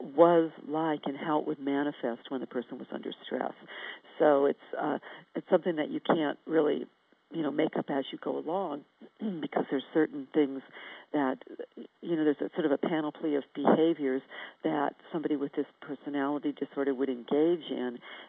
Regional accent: United States; As an American, you know, we have a totally different social structure here

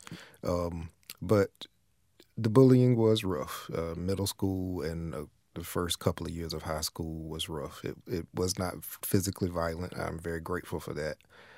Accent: Elizabeth City, North Carolina, United States; Yes, the dialect is pretty much what I heard growing up.

